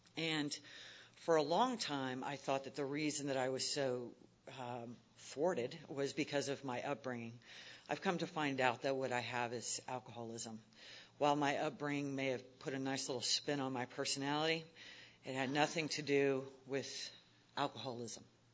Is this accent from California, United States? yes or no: no; Richmond, Virginia, United States; I'm from Richmond, Virginia, so I'm going to break it down Southern style for you.